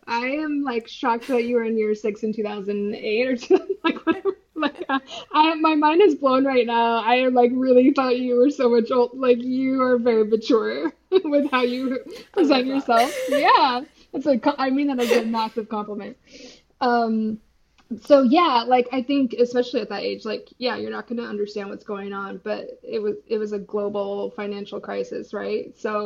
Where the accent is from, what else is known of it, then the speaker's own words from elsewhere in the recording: Washington, United States; So I'm American, grew up in Washington State in a very rural community. Like my town was like 10,000 people, very small.